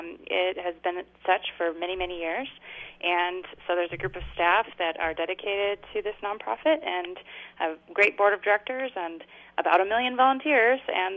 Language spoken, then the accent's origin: English; Kansas City, Missouri, United States; now in Alaska, United States; we don't have the same kind of agricultural base as, say, where I grew up in Kansas City, where you have lots of big agriculture, lots of farming, a lot of animal husbandry.